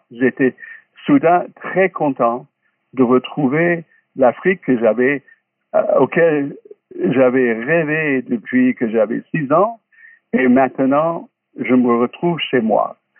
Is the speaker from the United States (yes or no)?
yes; Kentucky, United States; Je dois dire que même chez moi dans le Kentucky, j'étais un grand rebelle contre la ségrégation et contre la maltraitance des Noirs.